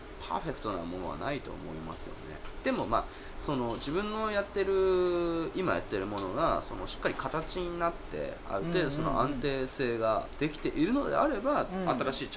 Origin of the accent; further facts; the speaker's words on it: Akita, Japan; たまにこう地元に帰るとやっぱその僕は秋田県出身なんですけど、まあ、仕事がないわけですよ。